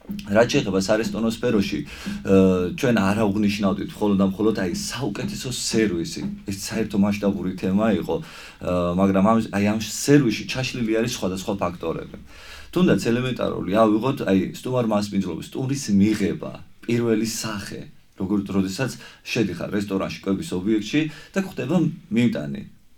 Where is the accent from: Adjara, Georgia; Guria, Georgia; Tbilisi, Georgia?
Adjara, Georgia; აი ჩვენი კუთხეა ეს დასავლეთ საქართველოს კერძო აჭარა, მოიხსენებათ ზან ისე საკურორტო ზოლი არის და ტურისტებსაც ძალიან ხშირად სტუმრობენ.